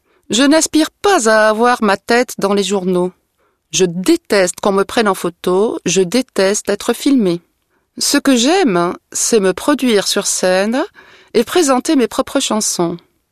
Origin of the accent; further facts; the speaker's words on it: Scotland, United Kingdom; accent: Scottish; plusieurs fois, on m'a demandé de masquer mon accent écossais.